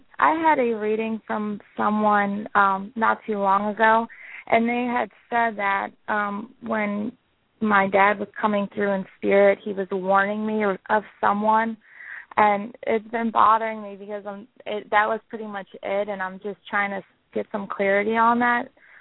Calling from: South Carolina, United States; I'm calling from South Carolina.

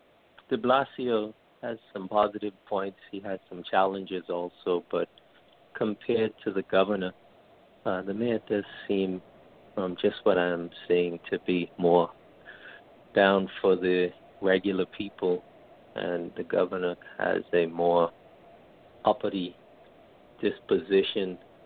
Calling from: New York, United States; New York.

